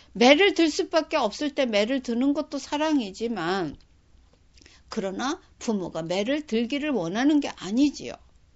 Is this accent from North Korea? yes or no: no; South Korea; 나는 한국 사람의 대표고, 그리고 크리스찬의 대표인 거를